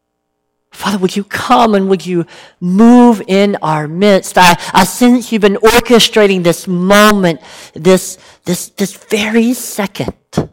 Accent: the South, United States; Yeah, growing up in the South, these types of sayings, proverbs, if you will

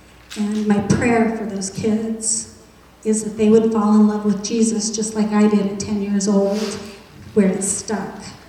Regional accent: Ottumwa, Iowa, United States; I was born and raised in Ottumwa, lived a very secure life right here, and I was comfortable.

